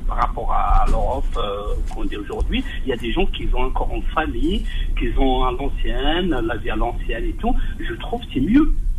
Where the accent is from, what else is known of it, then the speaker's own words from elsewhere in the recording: Bouira Province, Algeria; Moi, je suis entre Tizi Ouzou et Bdjaïa au milieu de Bouira.